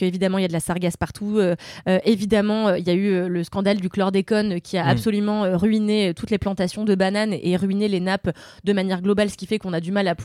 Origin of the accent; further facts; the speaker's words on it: Mauritius; ce qui se passe chez moi à Maurice, où en fait le tourisme massif a fait qu'on s'est mis à construire des hôtels